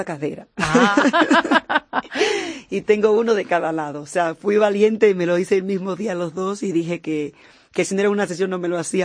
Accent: Dominican Republic; pero yo crecí viéndola en la República Dominicana

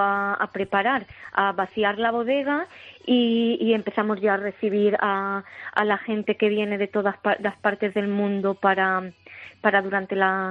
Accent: Casas-Ibáñez, Castilla-La Mancha, Spain; moved away as an adult; now in New Zealand; yo soy de Casas Ibáñez, Albacete, y llegué hace 8 años aquí a Nueva Zelanda. Y curioso que siendo manchega tuve que llegar aquí para trabajar en el mundo del vino.

